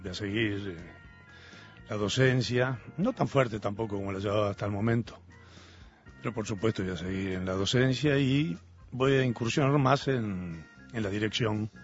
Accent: Montevideo, Uruguay; Me siento realmente un ciudadano, nací aquí en Montevideo, he trabajado toda mi vida en Montevideo.

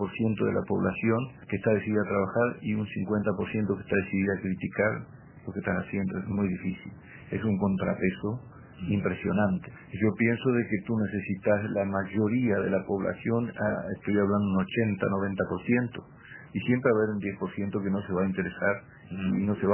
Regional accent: Uruguay; Yo pienso como uruguayo

